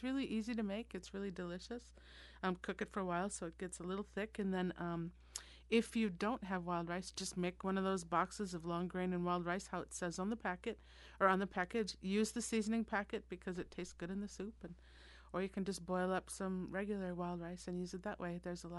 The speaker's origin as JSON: {"language": "English", "region": "Minnesota", "country": "United States", "said": "So because I'm from Minnesota, we always have wild rice for Thanksgiving."}